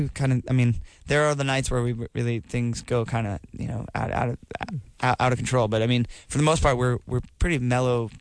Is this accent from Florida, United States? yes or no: yes; Jacksonville, Florida, United States; We grew up together in Jacksonville, Florida.